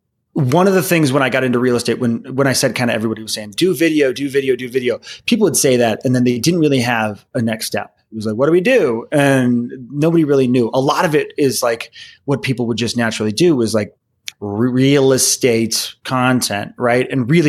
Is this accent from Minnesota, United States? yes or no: yes; Minnesota, United States; now in Colorado, United States; No, not originally. I grew up in Minnesota, but I've been here 14 years.